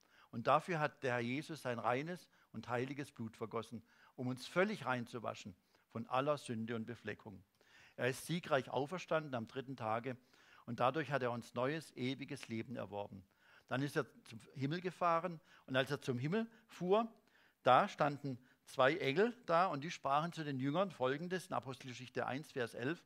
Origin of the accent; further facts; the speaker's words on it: Germany; Etwa, ich komme ja aus Deutschland, die Wiedervereinigung Deutschlands